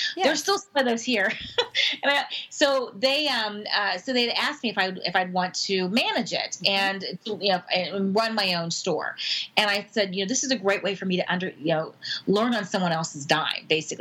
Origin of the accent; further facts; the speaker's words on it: Kentucky, United States; I grew up in somewhat the sub just below the Mason-Dixon line in Kentucky, and I'm from the United States